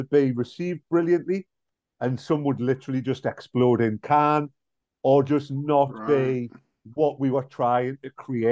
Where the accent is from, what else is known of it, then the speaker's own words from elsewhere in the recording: Newcastle upon Tyne, North East England, United Kingdom; It's very similar to where I was brought up in Newcastle near Whitley Bay.